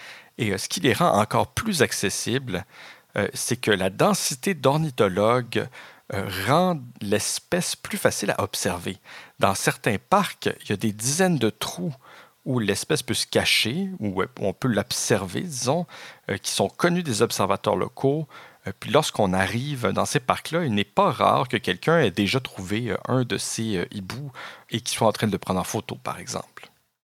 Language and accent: French; Montreal, Quebec, Canada; Moi, je suis montréalais